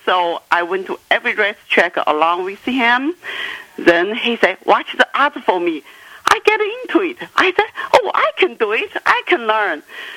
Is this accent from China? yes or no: yes; China; English is a second language; now in United States; So I don't know what's the contest, what a horse. I come from China.